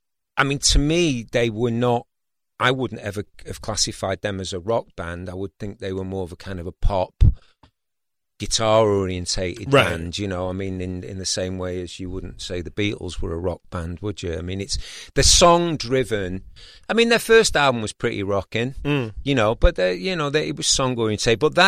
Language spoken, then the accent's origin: English; Manchester, North West England, United Kingdom; I'm from Manchester, so I've got a place up in just outside Manchester.